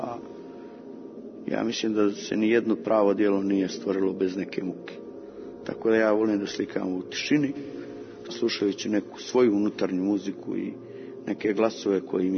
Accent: Montenegro; a posebno zato što je Crna Gora i naravno moj zavičaj, ima jako izražen taj kult o smrti.

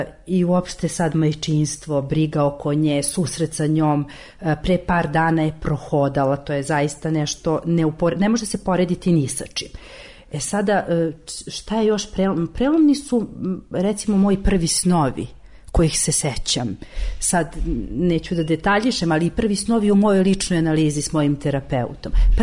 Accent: Kosovo; moved away; Ja sam inače rodom sa Kosova i onda rat, 99. godina, prelazim ovde

